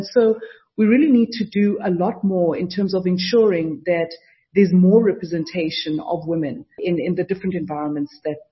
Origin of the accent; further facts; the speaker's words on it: South Africa; and I was the only black intern, and I was from South Africa. They'd never hired anybody from Africa.